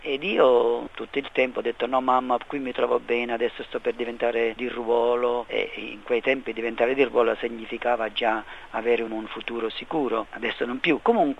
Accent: Palermo, Sicily, Italy; e anche poi Palermo, che è la mia città natia. Insomma, la mia passione per la mia patria, per la mia terra.

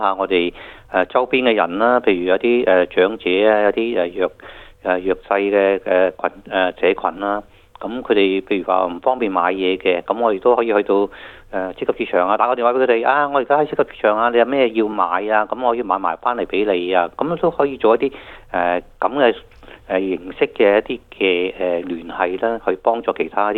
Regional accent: China; 咁即係我哋中國人都有一句説話啦，叫做有苦自己知

